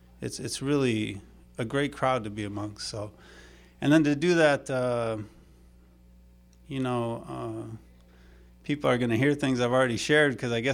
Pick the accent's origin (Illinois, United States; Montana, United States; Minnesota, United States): Minnesota, United States; now in New York City, United States; I moved to New York City from Minnesota. I feel close to home because a number of people have guessed that that's where I'm from based on my accent.